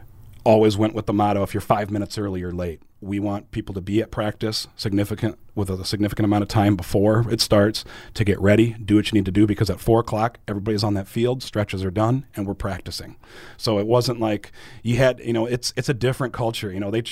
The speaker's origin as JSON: {"language": "English", "town": "Sioux Falls", "region": "South Dakota", "country": "United States", "tie": "born or raised there", "said": "Well, growing up in Sioux Falls and in the Sioux Empire area, you always knew who Post 22 was."}